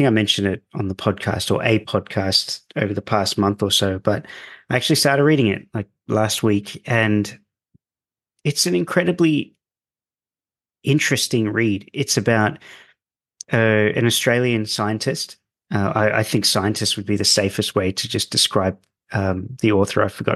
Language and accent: English; United States; accent: American; That's my American accent.